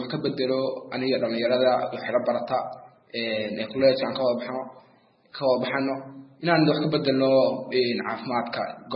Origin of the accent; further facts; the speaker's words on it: Sool, Somalia; horta deegaankeena ama gobolka Sool waxa iska yar goobaha caafimaadka